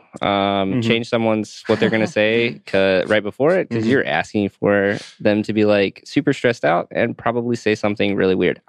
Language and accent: English; Newnan, Georgia, United States; I'm from Noonan, Georgia, so that's mm-hmm. part of Atlanta. So I'm from now both cities